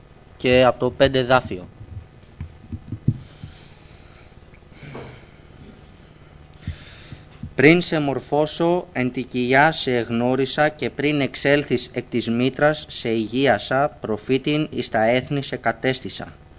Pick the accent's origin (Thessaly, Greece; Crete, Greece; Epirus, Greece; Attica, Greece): Attica, Greece; Athens; είμαι 18 ετών, κατάγομαι από την Αθήνα και έχω έτσι και λίγες ρίζες οικογενειακός εδώ από τον παππού.